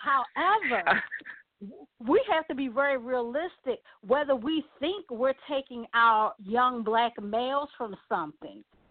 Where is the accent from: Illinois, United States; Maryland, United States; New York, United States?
Maryland, United States; Baltimore; of course, I'm originally from Baltimore